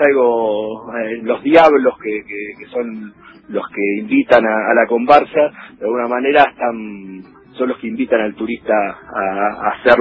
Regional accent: Lanús, Buenos Aires Province, Argentina; now in Tilcara, Argentina; Yo no soy de Tilcara, soy nacido en Lanús, viví en Capital muchos años, pero hace 10 años ya estoy instalado en Tilcara, en la quebrada Humahuaca. Tengo hijos jujeños, o sea que de alguna manera eché raíces en la quebrada Humahuaca.

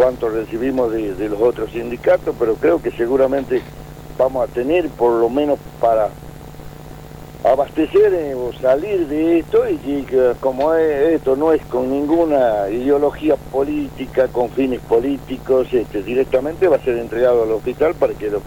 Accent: Salta, Argentina; que somos salteños

